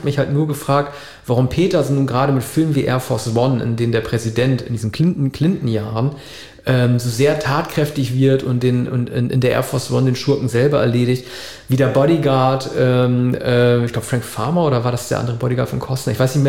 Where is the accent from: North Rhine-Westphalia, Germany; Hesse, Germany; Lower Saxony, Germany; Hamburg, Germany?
Lower Saxony, Germany; Ich bin ja Friese, was ja lustigerweise östlich von Ostfriesland liegt.